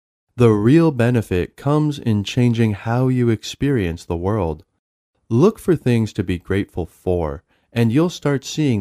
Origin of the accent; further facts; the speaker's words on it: Maine, United States; We grew up together in Maine and have said for years that we should have an annual event.